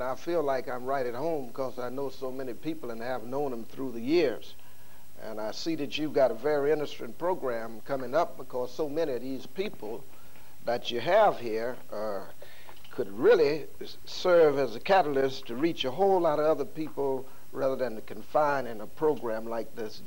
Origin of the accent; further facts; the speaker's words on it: North Carolina, United States; I'd make her the authority because I'm from North Carolina and she is.